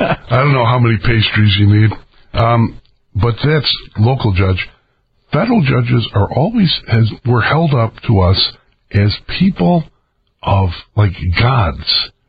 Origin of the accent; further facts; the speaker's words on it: Chicago, Illinois, United States; We're from Chicago.